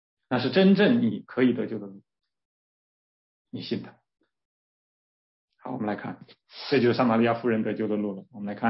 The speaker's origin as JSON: {"language": "Chinese", "country": "China", "said": "我们中国人特别喜欢修啊，修行啊。"}